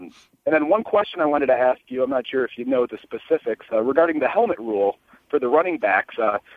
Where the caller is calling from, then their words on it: Amherst, United States; I'm in Amherst.